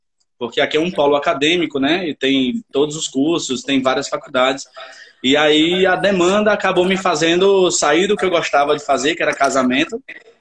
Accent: Recife, Pernambuco, Brazil; now in Juazeiro do Norte, Brazil; É, sou recifense, moro na cidade de Juazeiro do Norte, no Ceará.

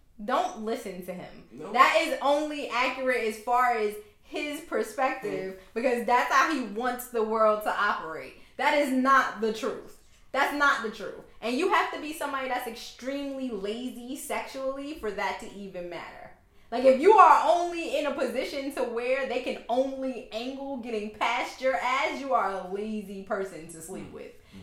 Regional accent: Queens, New York, United States; I'm from Queens. What are you talking about?

